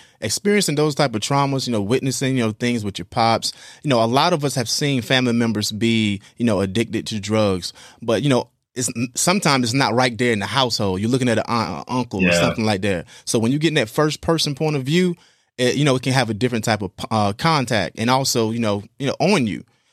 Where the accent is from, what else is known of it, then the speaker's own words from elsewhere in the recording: North Carolina, United States; Yes, we're probably from North Carolina, but his talent has proven to be one of the best in the nation.